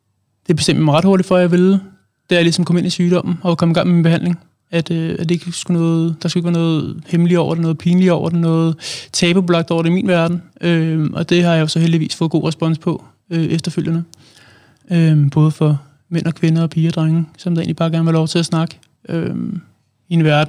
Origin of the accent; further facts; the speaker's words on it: Allerød, Capital Region of Denmark, Denmark; now in Hvidovre, Denmark; Jeg er 27 år. Jeg er oprindelig fra Allerød. Bor nu i Hvidovre.